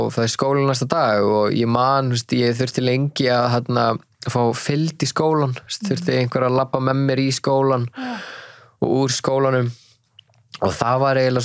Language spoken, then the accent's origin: Icelandic; Hafnarfjörður, Capital Region, Iceland; Ég alveg upp í Hafnarfirði að mjög yndislu fólki